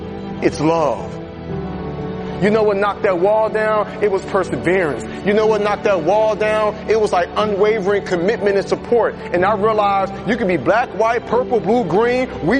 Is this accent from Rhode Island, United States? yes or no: no; Atlanta, Georgia, United States; And so I came all the way from Atlanta, Georgia to tell you, you were not a mistake.